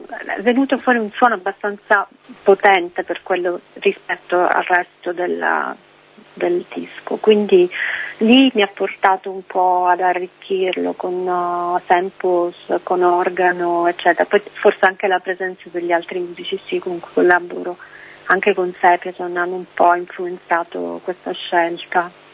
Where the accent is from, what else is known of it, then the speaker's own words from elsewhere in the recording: Sicily, Italy; anche probabilmente perché sono siciliana e per tanti anni sono così abituata invece a sopportarmi l'estate, no?